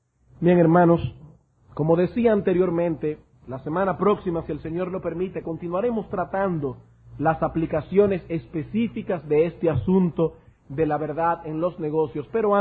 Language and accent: Spanish; Dominican Republic; Y nosotros llevamos eso en la sangre porque somos dominicanos.